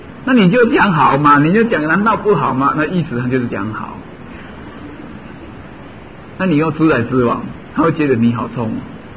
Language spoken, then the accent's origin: Chinese; China; 像我们中国人就比较好简